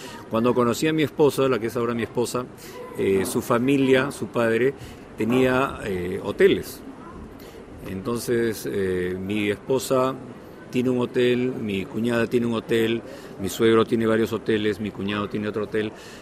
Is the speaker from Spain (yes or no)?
no; Peru; Hungría siempre me ha jalado desde antes de ser húngaro. Digo esto porque yo, siendo peruano, viajar a Europa era muy difícil por el pasaporte.